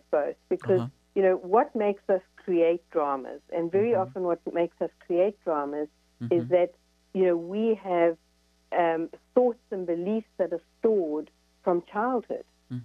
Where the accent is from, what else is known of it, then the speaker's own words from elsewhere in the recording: South Africa; Because I was brought up in South Africa, in apartheid South Africa.